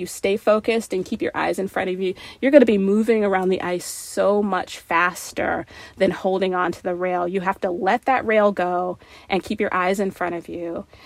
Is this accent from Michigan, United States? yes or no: yes; Detroit, Michigan, United States; I mean, I'm from Detroit. It's hockey town, right?